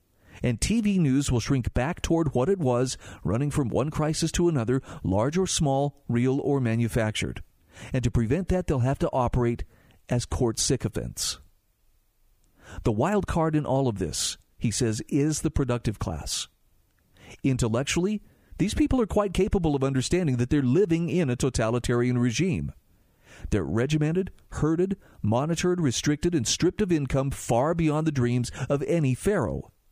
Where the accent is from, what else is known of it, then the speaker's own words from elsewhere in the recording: Utah, United States; Utah, my home state, is on its way to enacting something known as a regulatory sandbox.